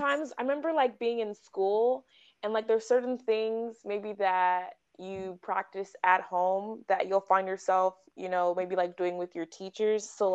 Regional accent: United States; It's like, I was born in the United States

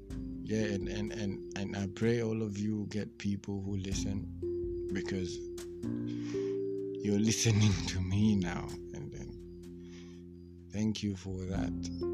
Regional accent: Kenya; And mostly Kenyans, I'm a Kenyan.

